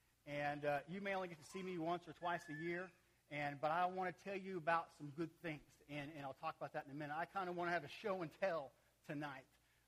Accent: Oklahoma, United States; You know, I grew up in Oklahoma, just across the border up there near Oklahoma City

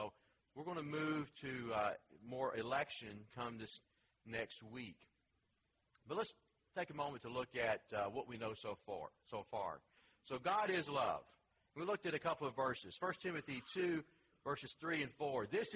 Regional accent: the South, United States; accent: southern; Even my southern accent can't mess that word up too bad.

